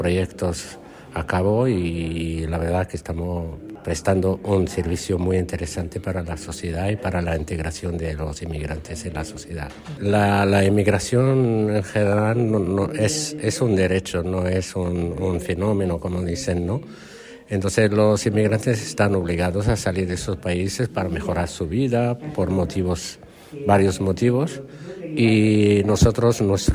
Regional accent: Morocco; now in Spain; Yo era un inmigrante y ahora ya soy un ciudadano español y me siento integrado, me siento más español que marroquí, digamos.

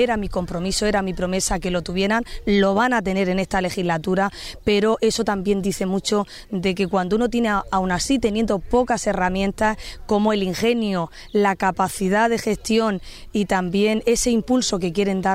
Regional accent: Pozo Estrecho, Region of Murcia, Spain; Y agradecida también de que sea en Pozo Estrecho, en mi pueblo

